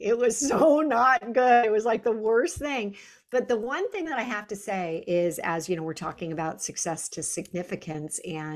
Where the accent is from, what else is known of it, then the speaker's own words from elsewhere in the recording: California, United States; I grew up in the Silicon Valley. I was a high-tech girl.